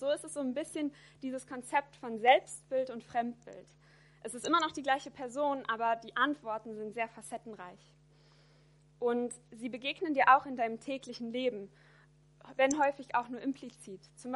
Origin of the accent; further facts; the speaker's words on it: Paderborn, North Rhine-Westphalia, Germany; born there; now in Düsseldorf, Germany; Ich bin 27 Jahre alt. Ich bin deutsche Staatsbürgerin, in Paderborn geboren, jetzt wohne ich aber in Düsseldorf